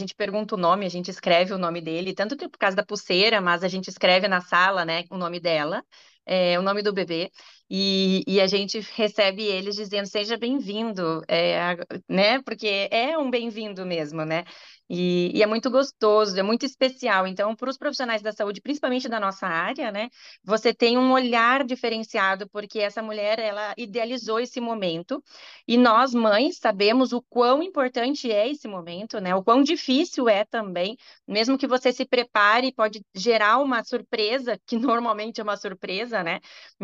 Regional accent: Rio Grande do Sul, Brazil; now in Campinas, Brazil; Eu sou gaúcha, mas mudei para Campinas em 2007

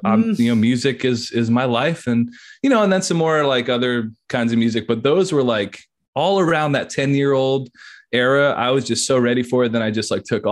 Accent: Nashville, Tennessee, United States; Oh, yeah. Born and raised, one of the few people you'll ever meet, born and raised in Nashville.

